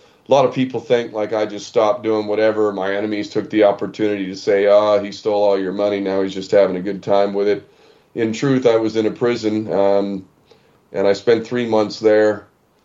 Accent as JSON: {"language": "English", "region": "Hawaii", "country": "United States", "said": "But anyway, a Hawaiian, I'm a Hawaiian national."}